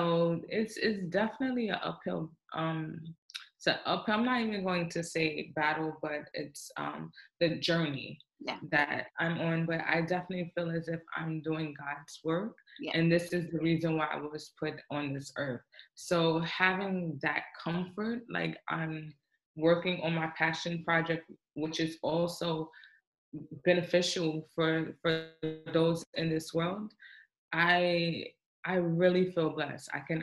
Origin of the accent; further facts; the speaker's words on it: Queens, New York, United States; also born or lived in Kingston, Jamaica; now in Lamu, Kenya; I am originally from Queens, New York. I was born in Queens, New York. I am of Jamaican descent, and okay. I call my home, I live in Kingston, Jamaica. But right now I'm living in Lamu, Kenya as well.